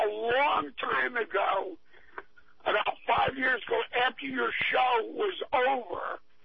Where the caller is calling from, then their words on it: New Jersey, United States; I'm calling from New Jersey, from a minor tributary of the Appalachian Mountains, known as the Watchung Mountains.